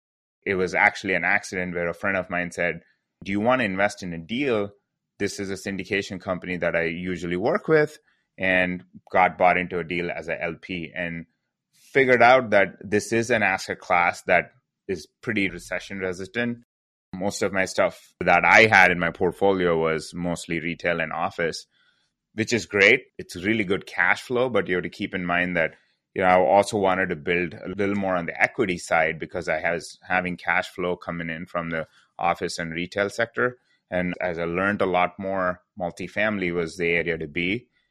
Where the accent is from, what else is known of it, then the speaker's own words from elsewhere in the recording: India; most of my family comes from a real estate background. I'm originally from India, so we did real estate businesses.